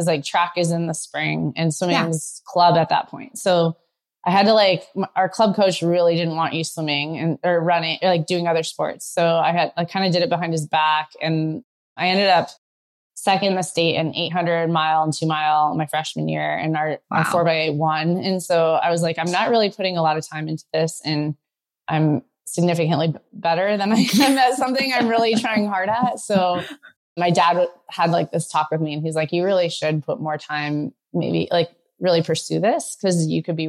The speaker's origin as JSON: {"language": "English", "region": "Arizona", "country": "United States", "tie": "born or raised there", "said": "Like growing up in Arizona, like swimming is such, I think it's probably one of the best sports you can be involved in because it's so hot."}